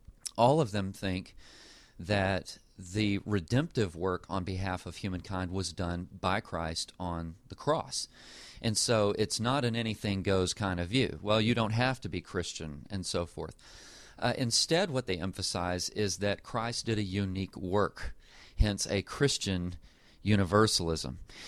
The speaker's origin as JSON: {"language": "English", "region": "Texas", "country": "United States", "tie": "born or raised there", "said": "I grew up in Texas and have a family that has an affinity for Dallas Theological Seminary"}